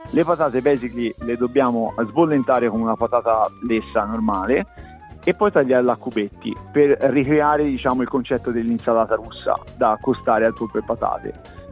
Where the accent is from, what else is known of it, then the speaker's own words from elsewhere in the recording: Siena, Tuscany, Italy; Bisogna grattare del pecorino toscano, sarebbe meglio, perché sono di Siena